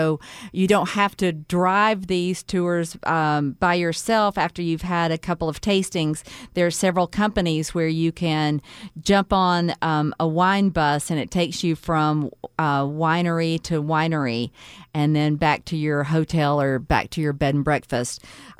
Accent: Blue Ridge, Georgia, United States; Well, I grew up in Blue Ridge, so if I couldn't, I should be kicked out.

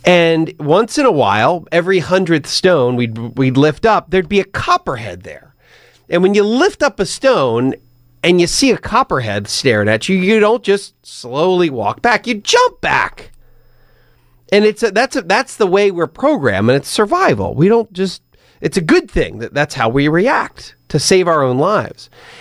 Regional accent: United States; I'm an American.

